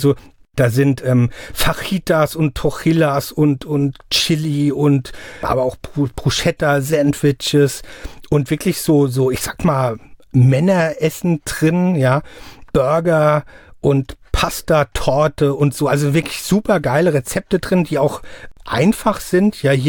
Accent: Mainz, Rhineland-Palatinate, Germany; Ich muss zugeben, ich bin auch ein Mainzer Bub wie Sie.

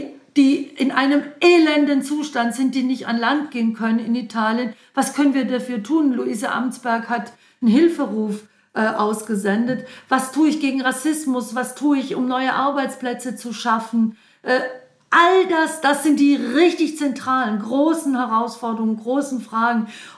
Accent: Southern Germany, Germany; bei uns in Süddeutschland

